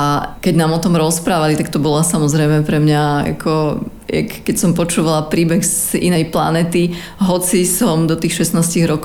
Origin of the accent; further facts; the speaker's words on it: Vrútky, Žilina Region, Slovakia; moved away as an adult; also born or lived in Munich; now in Prague, Czechia; ja som z Vrútok, že sa spolu presťahujeme do Prahy. Ja som sa do Prahy presťahovala, keď som mala 25 rokov, pretože medzi tým som teda ešte žila v Nemecku v Mníchove.